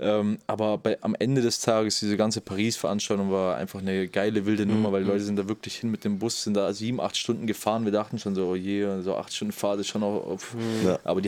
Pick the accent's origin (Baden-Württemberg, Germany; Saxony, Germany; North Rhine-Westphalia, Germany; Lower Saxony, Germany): Baden-Württemberg, Germany; Sindelfingen; Richtung meiner Heimatstadt Sindelfingen-Böblingen im Oktober